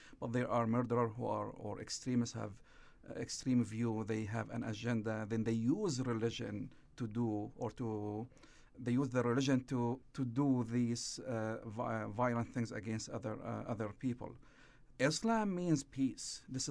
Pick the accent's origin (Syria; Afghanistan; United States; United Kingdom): Syria; English is a second language; Syria is a big pain for me because I'm from Syria